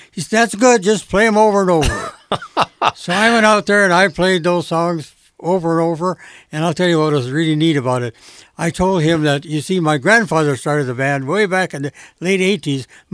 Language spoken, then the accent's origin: English; Sturgeon Lake, Minnesota, United States; I come from Sturgeon Lake, Minnesota